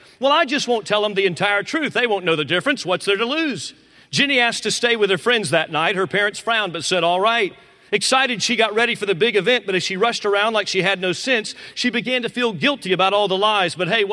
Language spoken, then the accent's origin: English; Tampa, Florida, United States; also born or lived in Georgia; now in Pensacola, United States; I'm from Georgia. I grew up in Tampa, Florida, so we didn't have a whole lot of seasons where I grew up. You don't have a whole lot of seasons here in Pensacola.